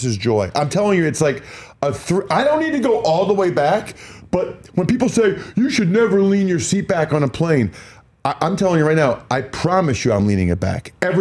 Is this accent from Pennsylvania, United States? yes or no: yes; Wyomissing, Pennsylvania, United States; it felt like you were just like in my hometown, Wyomissing, Pennsylvania.